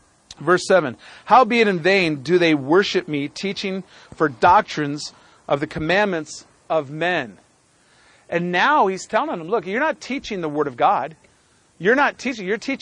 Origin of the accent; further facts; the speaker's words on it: Minnesota, United States; I got my Orthodox buddy and his wife a really good room up on the 13th floor, and we're from Minnesota